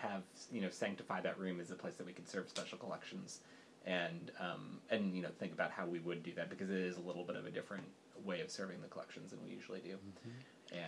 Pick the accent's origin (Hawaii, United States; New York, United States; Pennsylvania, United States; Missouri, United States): Missouri, United States; St. Louis; also born or lived in Maryland; I came from the University of Maryland. I grew up in St. Louis, but okay. I came from a more scholarly sort of life in Maryland.